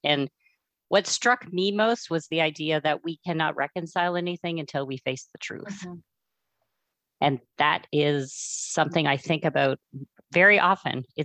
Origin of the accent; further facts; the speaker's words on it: Canada; And I think I'll just add, as a Canadian who's always been, very centered in like that identity, I think, like many people in this country